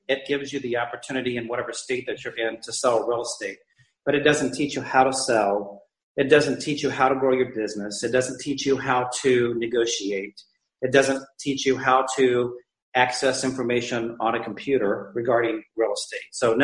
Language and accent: English; Florida, United States; My hometown is absolutely awesome. We are on the lower west coast of Florida, due west of Miami, Fort Lauderdale.